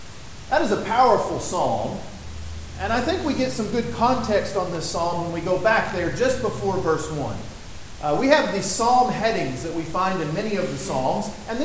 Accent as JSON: {"language": "English", "region": "Texas", "country": "United States", "tie": "born or raised there", "moved": "as an adult", "said": "I grew up in West Texas, out near Lubbock. And so I didn't learn how to swim until I was 18 years old and I moved to Florida"}